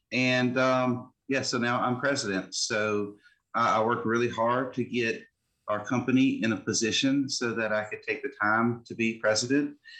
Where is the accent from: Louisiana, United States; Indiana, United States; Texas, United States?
Louisiana, United States; Baton Rouge; I'm here from Baton Rouge, Louisiana, the capital region.